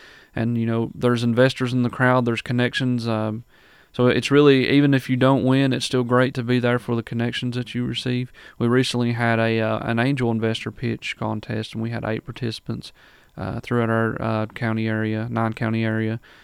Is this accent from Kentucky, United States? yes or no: yes; Pikeville, Kentucky, United States; from originally born and raised in Pikeville, Kentucky.